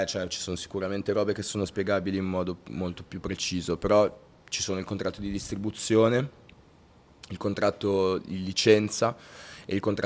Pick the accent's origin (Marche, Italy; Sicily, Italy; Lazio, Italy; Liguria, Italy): Liguria, Italy; Genoa; Che sono di Genova, quindi viene spontaneo farlo